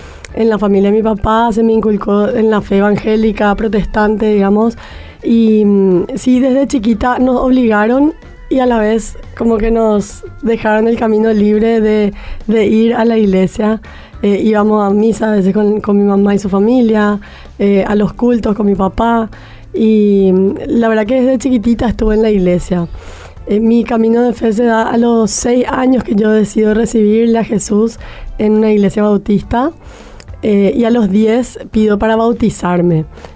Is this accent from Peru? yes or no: no; Paraguay; Bueno, yo soy paraguaya, hija, esposa, mamá, amiga